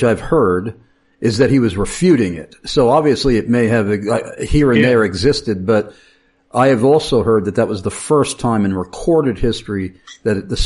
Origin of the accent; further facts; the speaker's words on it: New York, United States; I'm from Pennsylvania now. I'm originally from New York.